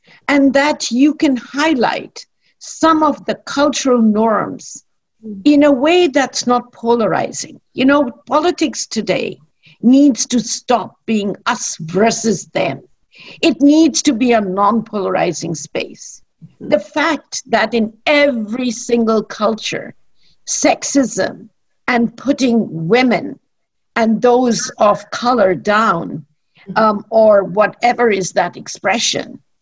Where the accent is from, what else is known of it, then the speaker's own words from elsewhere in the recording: India; born there; parenting in cultures that are so into son preference, as where I was born in India.